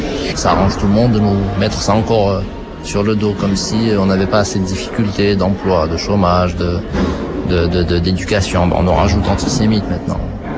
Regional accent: Clermont-Ferrand, Auvergne-Rhône-Alpes, France; Moi, je suis Clermontois, je suis d'Auvergne. Je suis ici que depuis un an et demi, je vis dans une cité universitaire.

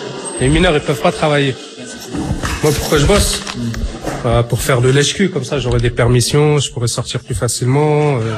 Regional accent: France; De souche, voilà. Moi, je suis français.

